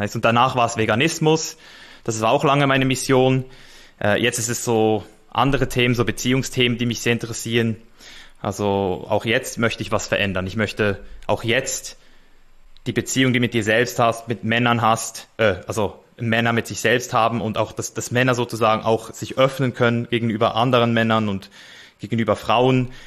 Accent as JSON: {"language": "German", "country": "Switzerland", "said": "So, also ich bin Schweizer, aber ich habe halt Ich bezeichne irgendwie Deutschland auch als meine Heimat mittlerweile"}